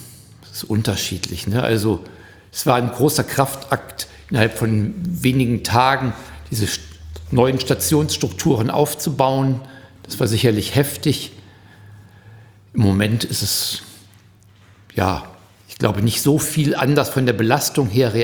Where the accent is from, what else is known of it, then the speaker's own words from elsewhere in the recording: Hagen, North Rhine-Westphalia, Germany; now in Bünde, Germany; Ja, Hagener.